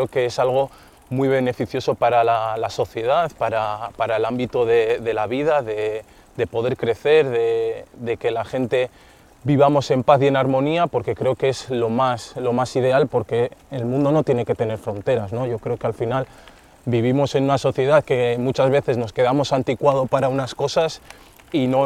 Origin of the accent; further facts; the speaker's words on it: Basque Country, Spain; Y yo me siento vasco como se sienten todos mis compañeros, ¿no?